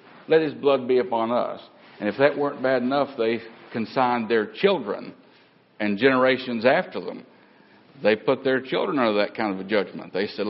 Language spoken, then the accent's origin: English; the South, United States; I know how this is, I'm from the South